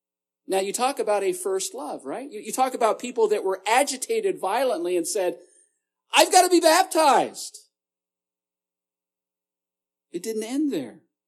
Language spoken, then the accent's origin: English; Edmonton, Alberta, Canada; I remember growing up in Edmonton, Alberta, when my father was pastoring.